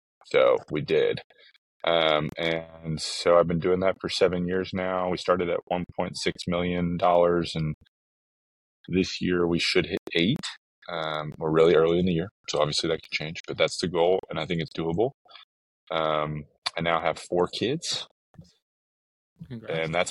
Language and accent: English; Austin, Texas, United States; So I'm in Texas, born and raised in Austin, Texas, which when I was born was not near as cool as it is today